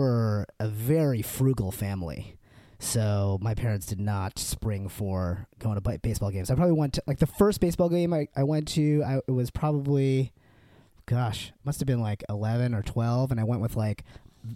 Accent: New Hampshire, United States; I was born and raised in New Hampshire.

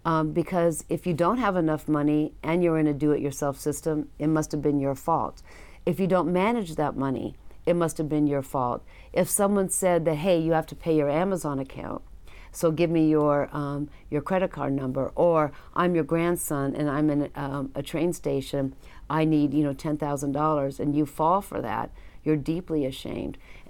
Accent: United States; And I'm an American, right?

